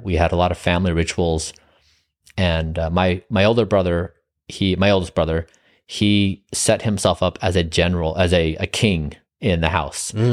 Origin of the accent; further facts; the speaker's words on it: Utah, United States; In a small town, 30,000 people, in southern Utah.